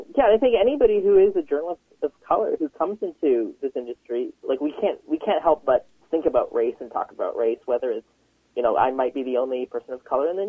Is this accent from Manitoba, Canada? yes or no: no; Vancouver, British Columbia, Canada; growing up in Vancouver, I was just really happy whenever there was a person of color who was in the news.